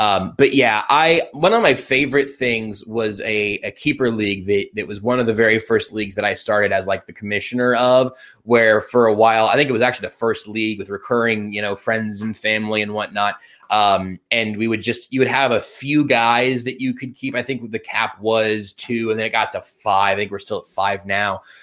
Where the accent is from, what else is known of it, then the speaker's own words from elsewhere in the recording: Ohio, United States; Born and raised in Ohio.